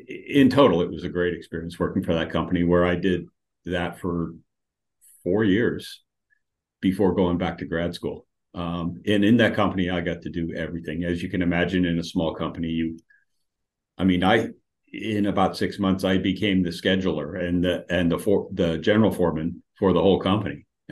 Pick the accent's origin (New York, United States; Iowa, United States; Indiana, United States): Iowa, United States; Des Moines; and started looking around in my hometown of Des Moines.